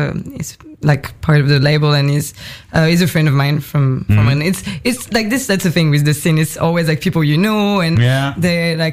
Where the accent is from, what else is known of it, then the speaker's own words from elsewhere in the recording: Rennes, Brittany, France; English is a second language; from my French perspective, I come from Rennes, which is like it used to be like from what I heard like more than 10 years ago, it used to be like the capital of rock music in France